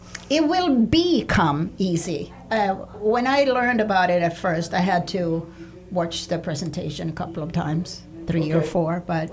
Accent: Sweden; English is a second language; I'm from Sweden

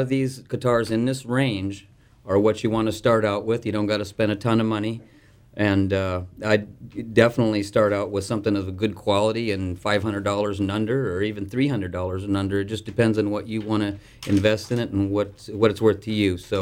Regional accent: Bradenton, Florida, United States; I came from Bradenton, Florida, actually. I had it up in Minnesota

